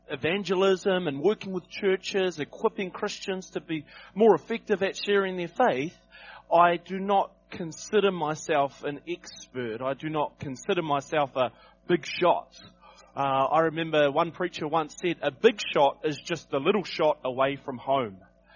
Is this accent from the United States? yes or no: no; North Island, New Zealand; I'm from the North Island, so don't hold that against me.